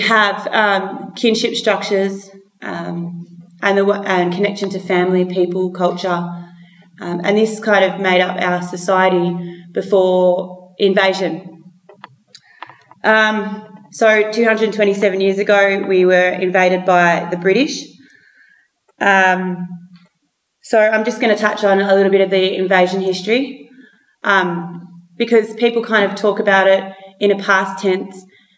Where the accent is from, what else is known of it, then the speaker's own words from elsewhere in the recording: Victoria, Australia; So I'm from the Gunditjmara Nations. These are my totems, the Burin and Jikang Blue Wren. Also the Gunditjmara Nation, of the Western District, Victoria.